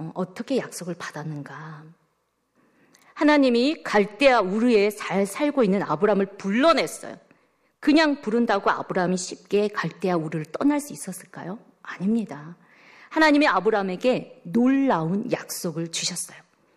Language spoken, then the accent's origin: Korean; South Korea; 저도 한국 사람입니다.